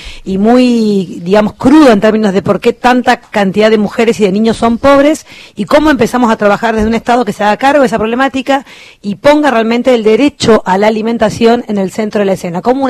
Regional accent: La Plata, Buenos Aires Province, Argentina; Yo vengo de la zona de La Plata

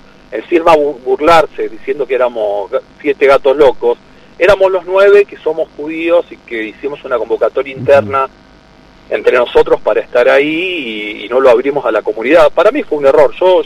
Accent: Argentina; como judíos y como argentinos

